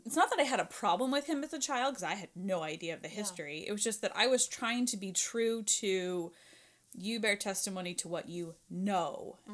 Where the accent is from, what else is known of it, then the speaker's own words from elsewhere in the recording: Arizona, United States; I never hung out with the Mormon kids, even though I grew up in Arizona where there was a lot of Mormon kids.